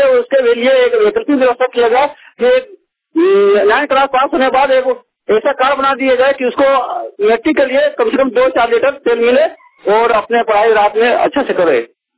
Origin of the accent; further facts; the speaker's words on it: Delhi, India; दिल्ली से हूँ।